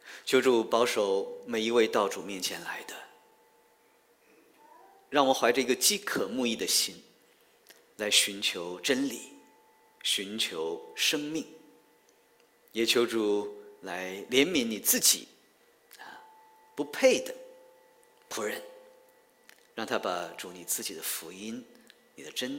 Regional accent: China; 我们中国人应该看，因为这个主人公跟我们中国是有关系的

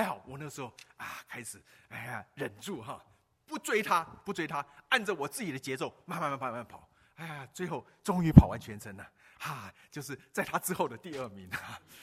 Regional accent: Taiwan; 我们因为我们在台湾长大

